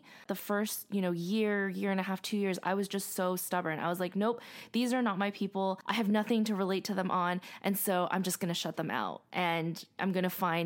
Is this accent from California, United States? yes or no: yes; Arcadia, California, United States; You know, I grew up in Arcadia.